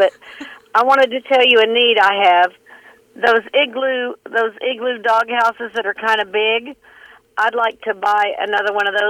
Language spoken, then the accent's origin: English; Woodward, Oklahoma, United States; Is this Lauren with the energetic voice at Elk City? I'm from Woodward.